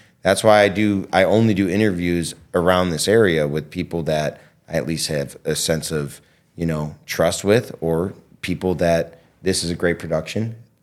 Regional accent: Ogdensburg, New York, United States; Well, I'm from Ogdensburg, so.

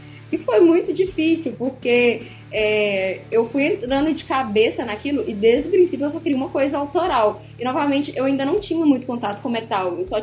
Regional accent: São Pedro dos Ferros, Minas Gerais, Brazil; now in Belo Horizonte, Brazil; sou bissexual, tenho 24 anos, sou de São Pedro dos Ferros, mas moro atualmente em Belo Horizonte

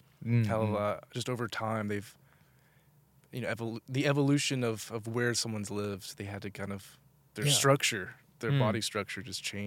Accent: the South, United States; So for me, I was growing up in the South in America.

